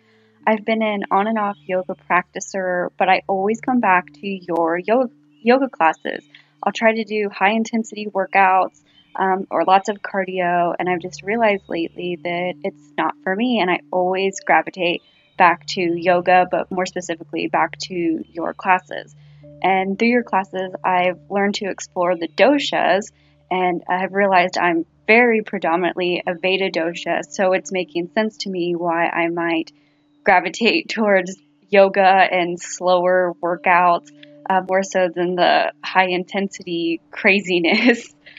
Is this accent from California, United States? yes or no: no; Indiana, United States; I'm from Indiana in the United States.